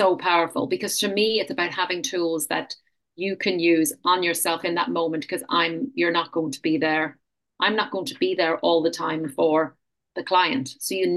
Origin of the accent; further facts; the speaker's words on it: Queensland, Australia; Well, I'm from the Sunshine Coast, and there's some beautiful hinterland up here.